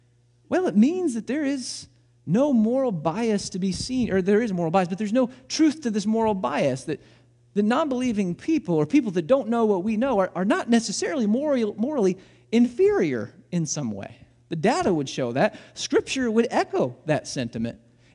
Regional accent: Illinois, United States; I'm from Southern Illinois.

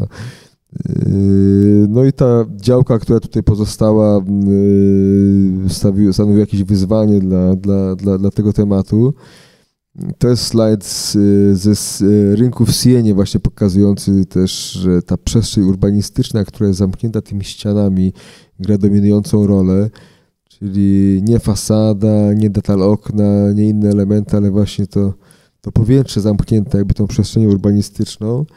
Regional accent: Silesian Voivodeship, Poland; No i mówimy, że jakże my ze Śląska, no to czarny węgiel, czarny budynek, nie?

